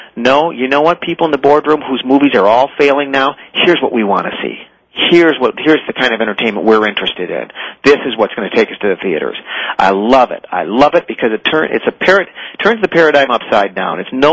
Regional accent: Detroit, Michigan, United States; is that, again, I'm this guy from Detroit.

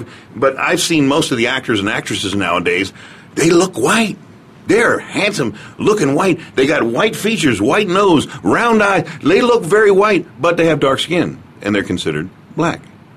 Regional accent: Brooklyn, New York, United States; Anyway, I'm from Brooklyn, New York, you know. And my mother is Irish.

